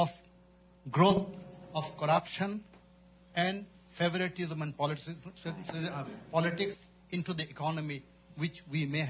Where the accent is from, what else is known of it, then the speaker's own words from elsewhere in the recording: Bangladesh; I am from Bangladesh. I am an author.